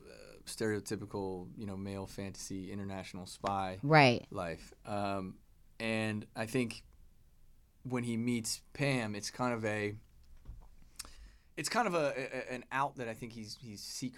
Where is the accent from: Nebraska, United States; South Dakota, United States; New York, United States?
Nebraska, United States; Omaha; born there; now in Los Angeles, United States; I was born in Omaha, Nebraska.